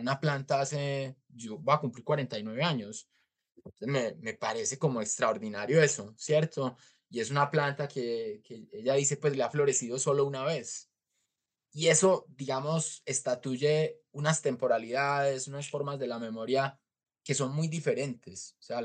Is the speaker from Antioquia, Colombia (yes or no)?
yes; Medellín, Antioquia, Colombia; born there; yo nací en Medellín, es como que la vida urbanita se sobrepone sobre esa conciencia de la relación con la tierra